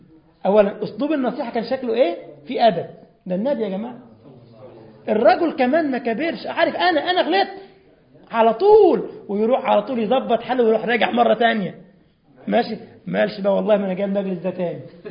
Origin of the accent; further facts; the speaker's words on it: Egypt; ده مثل عندنا في مصر كده